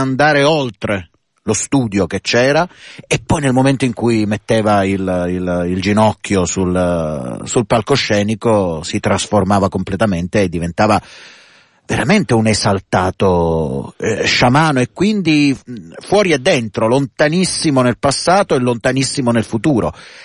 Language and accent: Italian; Lecce, Apulia, Italy; soprattutto che stanno dalle mie parti. Le mie parti sono Lecce, per intenderci.